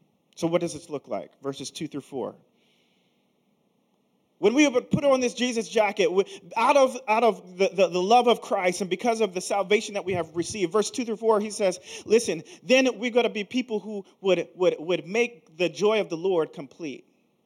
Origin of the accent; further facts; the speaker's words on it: Philadelphia, Pennsylvania, United States; I'm from Philly, as he said earlier.